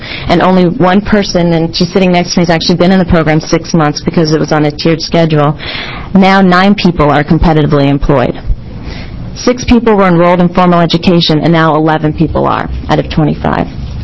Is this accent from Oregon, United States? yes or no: yes; Portland, Oregon, United States; I'm from Portland